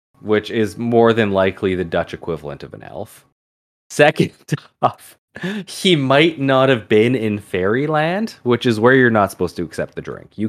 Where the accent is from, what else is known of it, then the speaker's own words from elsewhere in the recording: England, United Kingdom; That and, you know, we're English, so that's where most of the stories come from.